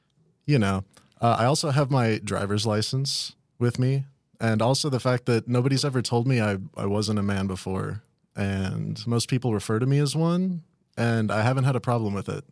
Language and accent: English; Mineral Wells, Texas, United States; Well, I'm from Mineral Wells, Texas. I came to A&M in 2016, old.